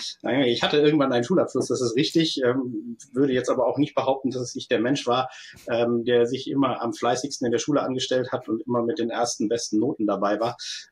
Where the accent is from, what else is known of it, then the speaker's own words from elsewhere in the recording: Hesse, Germany; ich komme aus der Frankfurter Gegend, ich wollte hier bleiben.